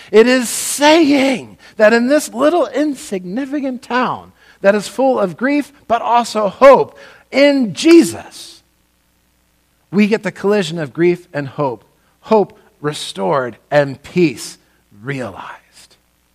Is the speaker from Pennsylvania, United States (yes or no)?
yes; Lancaster, Pennsylvania, United States; I'm from Lancaster, Pennsylvania. We have a town in Lancaster, Pennsylvania called Ephrata.